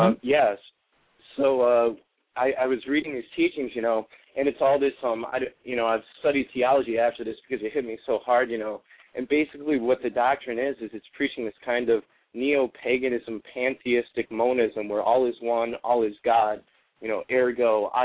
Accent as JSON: {"language": "English", "region": "Midwest", "country": "United States", "moved": "yes", "lives_now": "Los Angeles, United States", "said": "Well, 2 years ago, I'm from the Midwest. I moved out to Los Angeles, and I'll tell you what, we are raised to be secularized."}